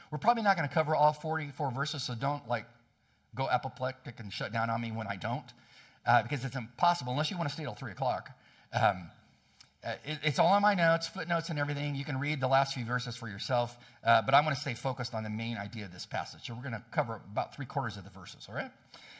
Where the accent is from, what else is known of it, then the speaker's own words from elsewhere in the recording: California, United States; I'm from California.